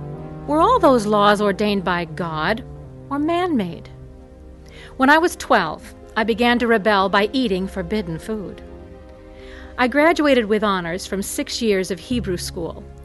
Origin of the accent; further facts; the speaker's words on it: Boston, Massachusetts, United States; accent: Boston; now in Denver, United States; It was about this time that I also decided to work hard on losing my Boston accent, because some of my friends teased me unmercifully about it.